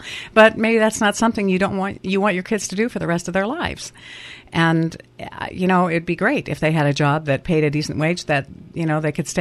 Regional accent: Alaska, United States; I was born and raised in Alaska. I've lived there all my life.

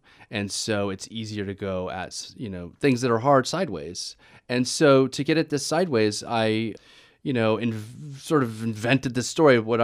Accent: Reno, Nevada, United States; also born or lived in San Francisco; I grew up in Reno, Nevada. It's high desert. You're sort of 4 hours away from the ocean.

